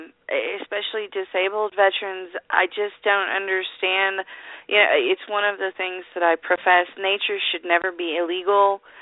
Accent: Oklahoma, United States; you're going through my home state of Oklahoma

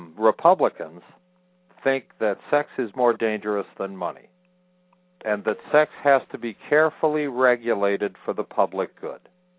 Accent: United States; the American people, and I'm, you know, we are the American people, you, me.

